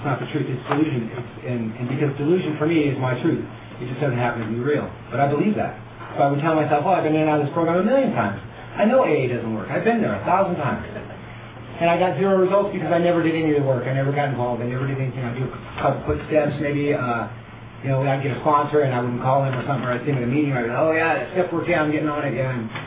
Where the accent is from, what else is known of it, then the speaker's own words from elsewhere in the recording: Camarillo, California, United States; also born or lived in Paso Robles; You know, I was born in Paso Robles, California. Grew up down in Ventura County, Camarillo down there.